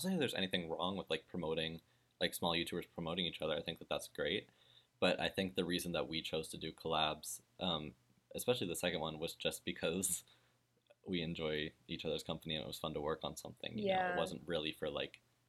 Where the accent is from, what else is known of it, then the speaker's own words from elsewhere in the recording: United States; now in Germany; I'm an American, so I have like my home in America, but I live in Germany.